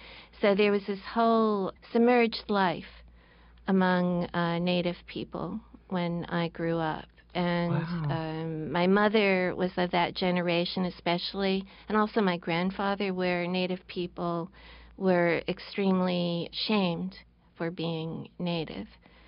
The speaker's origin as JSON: {"language": "English", "town": "Livingston Manor", "region": "New York", "country": "United States", "tie": "born or raised there", "said": "It's a very special experience growing up where I grew up. I grew up in Livingston Manor in what was once known as the Borscht Belt because of the Jewish hotel."}